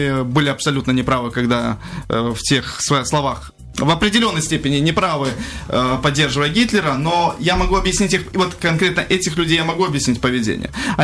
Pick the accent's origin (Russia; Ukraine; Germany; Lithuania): Russia; Magadan, Magadan Oblast; now in Kaliningrad, Russia; я из Магадана. Я уже с 2000 года здесь, к слову. Я считаю себя калининградцем и идентифицирую себя как житель Калининградской области.